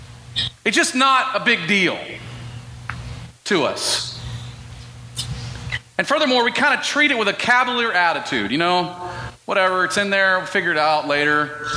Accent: Dallas, Texas, United States; I grew up in the South, right, which is the Bible Belt. I grew up in the belt buckle of the Bible Belt, Dallas, Texas.

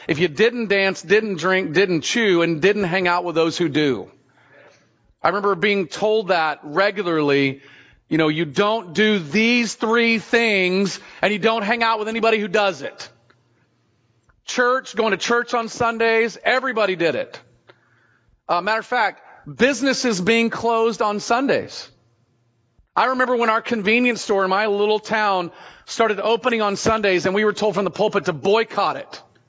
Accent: Texas, United States; now in Oregon, United States; lived in Oregon longer than I lived in Texas, so I could consider myself an Oregonian. It was easy growing up in Texas to become a cultural Christian.

